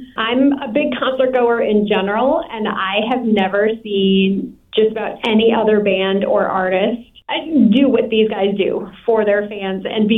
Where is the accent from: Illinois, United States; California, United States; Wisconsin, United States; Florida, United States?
Wisconsin, United States; I'm originally from Wisconsin, so I took my friend from back home.